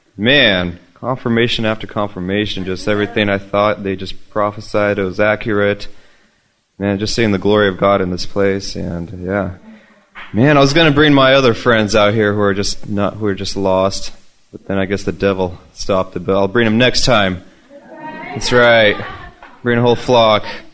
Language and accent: English; Spokane, Washington, United States; from Spokane.